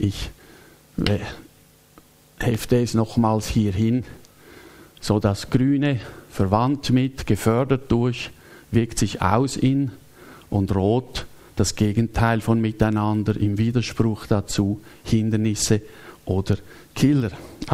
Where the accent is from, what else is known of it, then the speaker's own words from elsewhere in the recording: Zurich, Switzerland; Ich habe als Schulkind in der Stadt Zürich dieses Lied in der Primarschule lernen müssen.